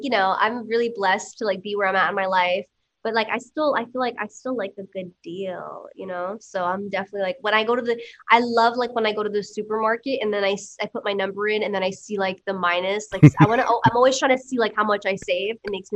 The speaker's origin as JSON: {"language": "English", "region": "New York", "country": "United States", "said": "And, but I am from New York, so the straight shooter thing was kind of easy."}